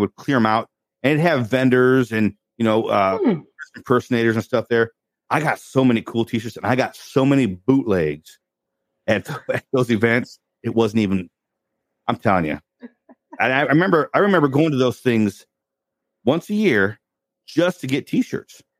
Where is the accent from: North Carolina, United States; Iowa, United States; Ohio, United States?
Ohio, United States; I grew up in Northwest Ohio, and we used to go to once a year in Toledo, Ohio.